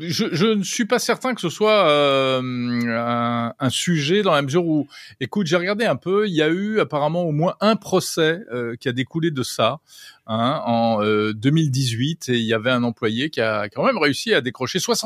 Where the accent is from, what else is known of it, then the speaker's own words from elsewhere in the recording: France; ce qu'on appelle chez nous en France